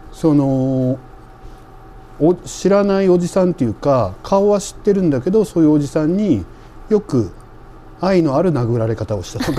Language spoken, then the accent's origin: Japanese; Hokkaido, Japan; アイヌというか、いろんな文化がちょっとずつ合わさってできたっていうのがここのアイヌコタンで、そこで僕は生まれ育ちました。